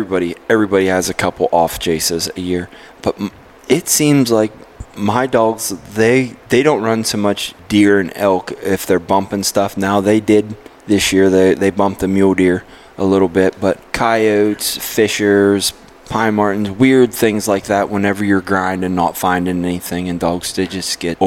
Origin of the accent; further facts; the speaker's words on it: Pennsylvania, United States; Now, I grew up in Pennsylvania, but my whole family was from West Virginia.